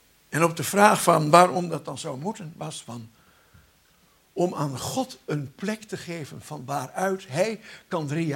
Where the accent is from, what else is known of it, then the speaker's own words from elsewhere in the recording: Netherlands; Daar zijn wij gewillig voor als Nederlanders. Als het niks kost, willen we alles.